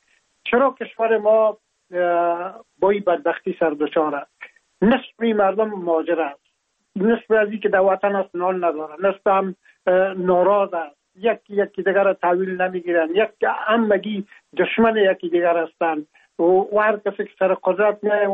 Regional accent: Afghanistan; now in France; ما هم در جمع عمو مردمایی بودم که از افغانستان بر آمدم و تقریبا این 3 سال میشه که ما در فرانسه زندگی میکنم

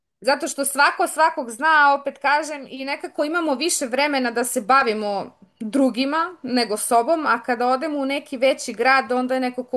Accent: Bor, Southern and Eastern Serbia, Serbia; also born or lived in Belgrade; Ja sam se prvo iz Beograda vratila u Bor, a onda sam se iz Bora vratila u selo koje ima 263 stanovnika po popisu, poslednjem.

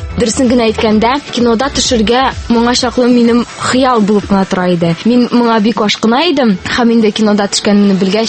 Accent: Kazan, Tatarstan, Russia; born there; Мин Казанда тудым.

